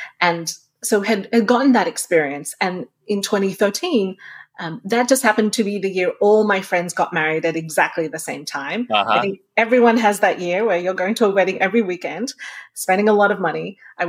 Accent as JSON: {"language": "English", "country": "Australia", "tie": "born or raised there", "said": "You're actually growing up in Australia. It's a very remote country in that it's literally on the other side of the world."}